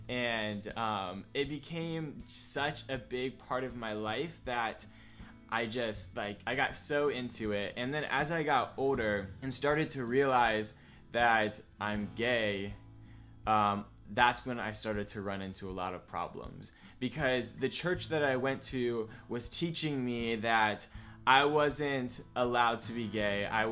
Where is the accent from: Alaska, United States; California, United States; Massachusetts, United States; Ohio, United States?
Ohio, United States; So I am from Ohio, and I grew up in the church.